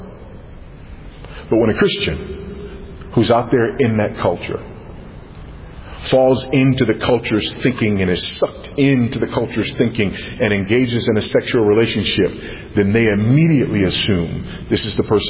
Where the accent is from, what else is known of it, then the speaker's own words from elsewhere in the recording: United States; So I'm not saying that it's controversial from the standpoint of me as an American living in another context.